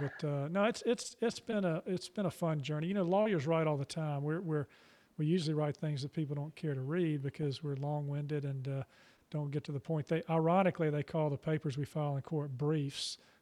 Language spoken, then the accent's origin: English; Charlotte, North Carolina, United States; also born or lived in Chapel Hill; I was born in Chapel Hill, came to Charlotte, grew up here, went to public schools, went up to Davidson and Wake Forest Law School, and then came back and practiced law here in Charlotte as a trial lawyer for 35 years.